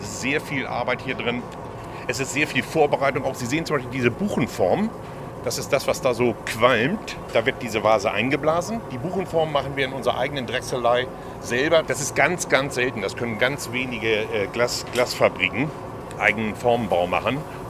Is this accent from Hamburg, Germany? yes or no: yes; Hamburg, Germany; now in Lower Bavaria, Germany; Meine Familie, Frau, zwei Kinder, wir kommen aus Hamburg und jetzt arbeite ich in Niederbayern.